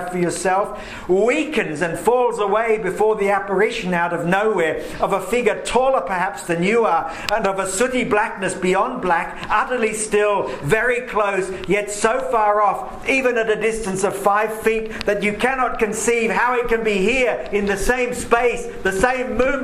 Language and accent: English; Austria; I was brought up in Austria